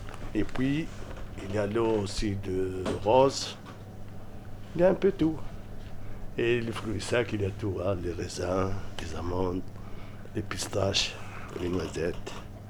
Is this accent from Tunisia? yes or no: yes; Tunisia; moved away; je suis d'origine tunisienne, je suis né en Tunisie, je suis fier d'être. Je suis arrivé le 15 septembre 1965.